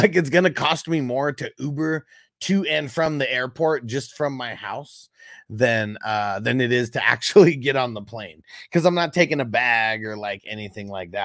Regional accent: San Diego, California, United States; I'm from San Diego, and like I have family that like lived

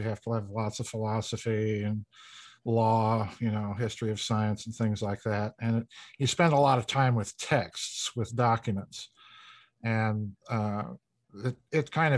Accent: South Dakota, United States; I like to remind people that I'm a hack from South Dakota

